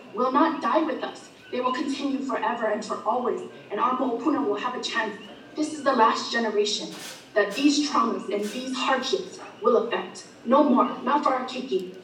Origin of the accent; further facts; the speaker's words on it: Hawaii, United States; I am a Wahine Ma'oli. I am born and raised on the Big Island.